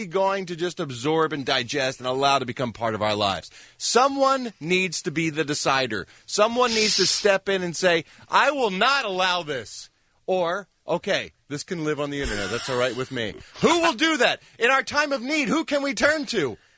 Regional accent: New York, United States; Growing up in New York, that's how you got your water.

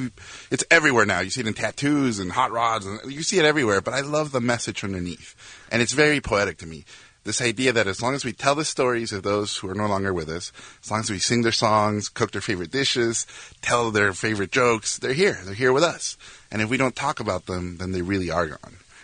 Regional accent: Mexico City, Mexico; Yeah, I grew up in Mexico City.

